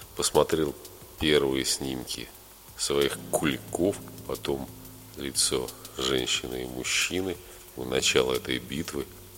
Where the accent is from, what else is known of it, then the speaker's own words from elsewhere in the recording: Saint Petersburg, Russia; Женщина спросила, русский я или нет. Я сказал, да, я русский, из Питера. Вот тогда говорили, не из Питера, а из Ленинграда.